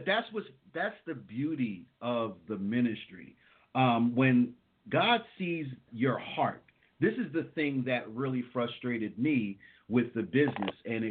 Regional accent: New Jersey, United States; I'm from Central Jersey, from where Jersey City is located, Irvington, Plainfield, New Jersey, in Central Jersey. That's where I'm located

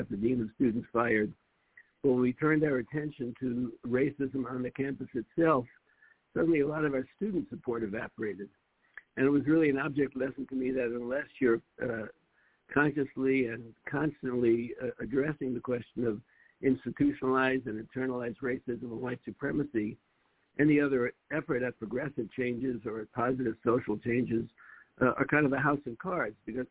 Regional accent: New York City, New York, United States; now in Los Angeles, United States; I'm actually from Brooklyn. Maybe you can hear my voice, but I live now in Los Angeles.

